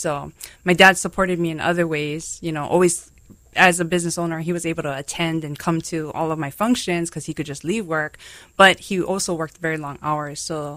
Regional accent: Hawaii, United States; I grew up on the east side of Oahu in the Wailea-Kahala area.

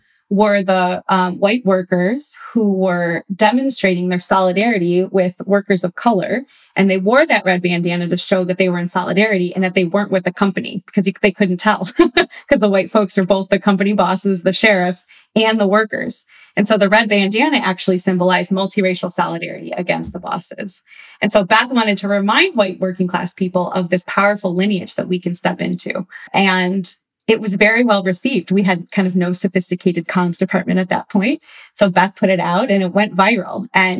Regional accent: Buffalo, New York, United States; I'm from Buffalo, New York, which means I'm a lifelong Bills fan.

